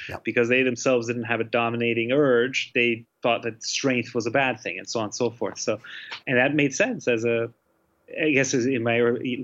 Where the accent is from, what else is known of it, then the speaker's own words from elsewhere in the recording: Eden, Utah, United States; In Utah, in the Mountain West, which is surrounded by Mormon culture in a town of 600 people called Eden, Utah.